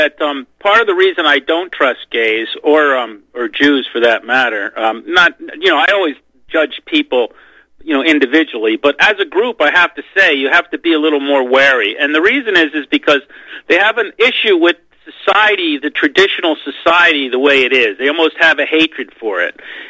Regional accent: New York, United States; back when I was growing up in Long Island, they had music at the Manhasset train station

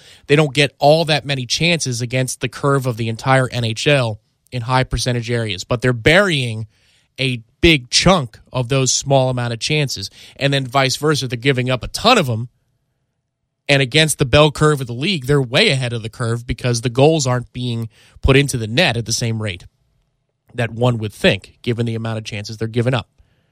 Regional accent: Tampa, Florida, United States; also born or lived in Brooklyn, United States; I mean, I'm from Brooklyn. That's where I was born. So my family's from Brooklyn. We moved down to Tampa when I was young.

